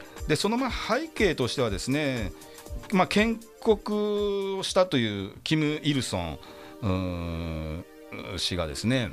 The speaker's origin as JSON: {"language": "Japanese", "town": "Yokohama", "region": "Kanagawa", "country": "Japan", "said": "私の地元の鶴見、横浜市の鶴見区です。"}